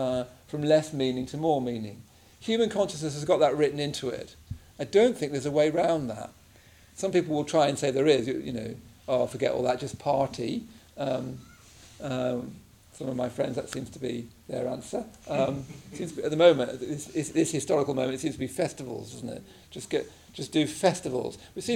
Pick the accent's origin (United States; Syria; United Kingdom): United Kingdom; England; I come from England where an oak tree in the middle of the field just wants to do that incredible oak tree thing